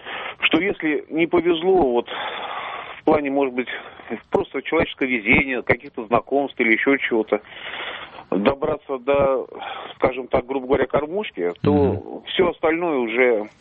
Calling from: Moscow, Russia

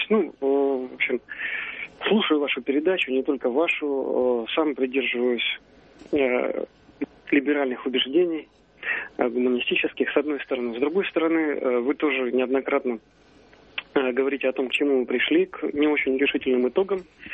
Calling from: Vladivostok, Primorsky Krai, Russia; я звоню вам из Владивостока.

